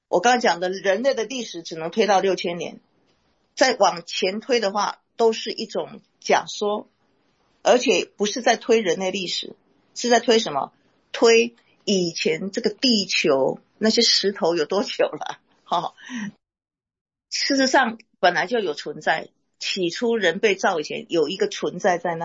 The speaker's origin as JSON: {"language": "Chinese", "country": "China", "said": "特别是我们从中国来的弟兄姐妹的话"}